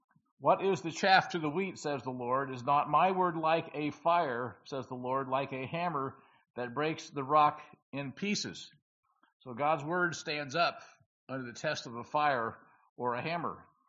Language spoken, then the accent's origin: English; Illinois, United States; I grew up in Tornado Alley back in central Illinois, and I remember feeling that and seeing those.